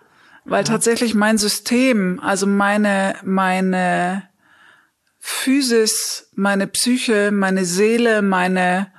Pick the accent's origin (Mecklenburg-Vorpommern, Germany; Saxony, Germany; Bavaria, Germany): Bavaria, Germany; Munich; born there; Dann bin ich zurück nach München in meine Geburtsstadt